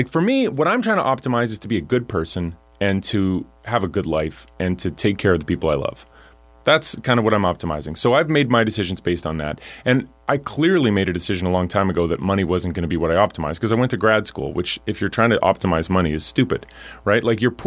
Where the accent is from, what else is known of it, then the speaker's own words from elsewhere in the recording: Alberta, Canada; I'm from Alberta. And I grew, you know, like, my city was as habitable as it was because of the oil and gas industry.